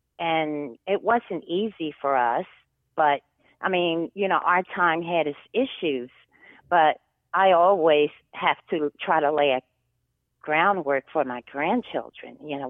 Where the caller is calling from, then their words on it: Cherry Hill, New Jersey, United States; I'm calling from Cherry Hill, New Jersey.